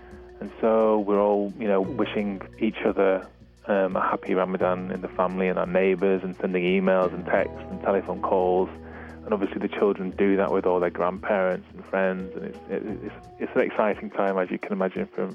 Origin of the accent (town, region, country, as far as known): Manchester, North West England, United Kingdom